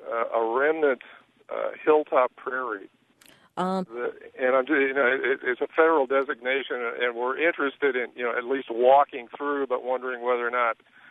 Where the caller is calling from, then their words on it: Princeton, Indiana, United States; I'm calling from the Princeton, Indiana area.